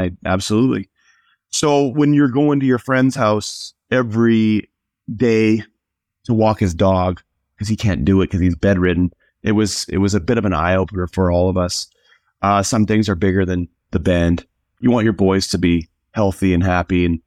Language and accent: English; Edmonton, Alberta, Canada; because we're from Edmonton